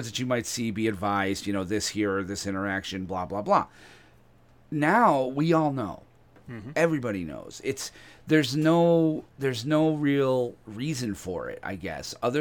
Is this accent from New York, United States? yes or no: yes; Rochester, New York, United States; I'm old school. Like, I'm from Rochester, New York.